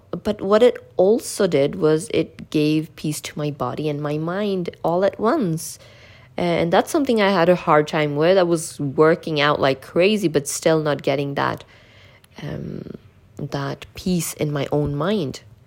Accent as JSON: {"language": "English", "country": "India", "said": "I am born a Sikh. I am from India."}